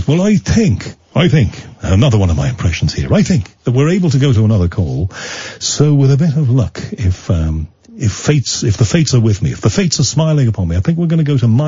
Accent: Liverpool, North West England, United Kingdom; he's from Liverpool, I'm from Liverpool.

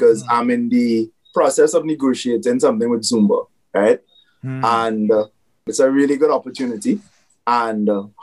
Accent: Trinidad & Tobago; Hey, I'm an artist from Trinidad.

